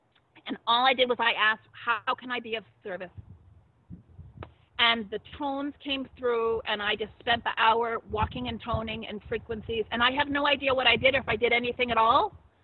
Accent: Australia; I'm here from Australia.

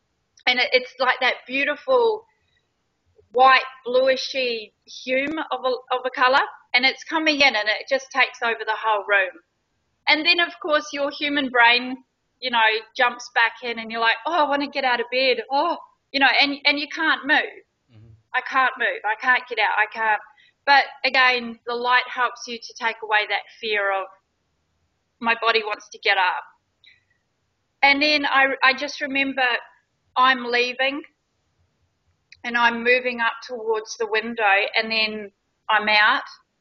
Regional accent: Blenheim, Marlborough, New Zealand; I'm originally from New Zealand, Blenheim, South Island.

